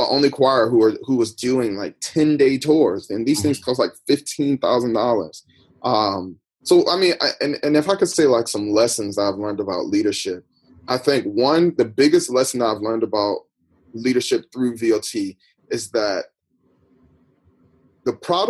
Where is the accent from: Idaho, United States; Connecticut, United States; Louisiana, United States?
Connecticut, United States; I know I came from Connecticut.